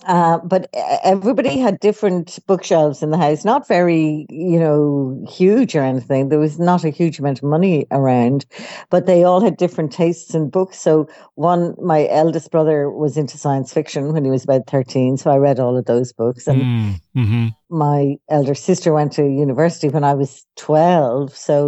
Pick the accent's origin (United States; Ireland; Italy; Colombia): Ireland; Dublin, Leinster; I grew up in Dublin, Ireland, where I still live, though not quite in the same house